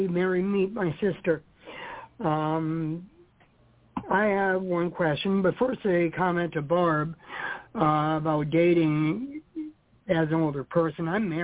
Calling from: Pennsylvania, United States; I'm in Pennsylvania.

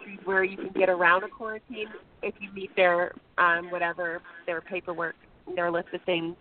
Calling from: Los Angeles, California, United States; I'm calling from Los Angeles.

